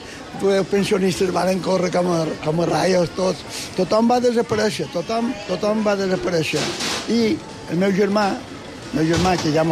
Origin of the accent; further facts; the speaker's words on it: Palma, Balearic Islands, Spain; born there; estava a 50 metres de la nave dels xocs, de l'escorxador de Palma.